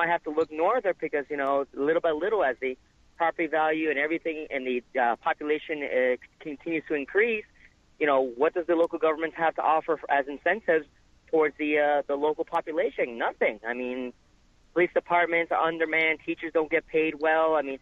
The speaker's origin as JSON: {"language": "English", "region": "Florida", "country": "United States", "tie": "born or raised there", "lives_now": "Broward County, United States", "said": "I'm born and raised in Miami-Dade County. I now live in Broward County, and I'm now considering moving to Palm Beach County"}